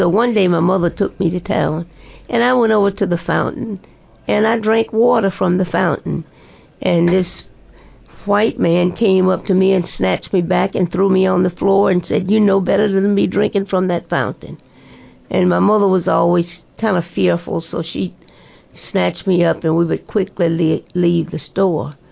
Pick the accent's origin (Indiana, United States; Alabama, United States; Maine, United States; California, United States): Alabama, United States; Birmingham; I remember growing up in Birmingham and the restraints it placed on me in terms of what I could and could not do, where I could go and could not go.